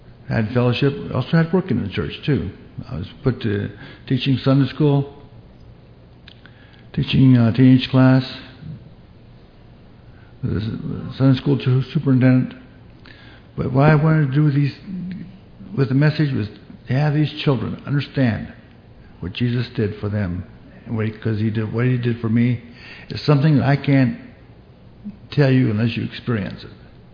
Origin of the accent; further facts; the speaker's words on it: Akron, Ohio, United States; I was raised in East Akron.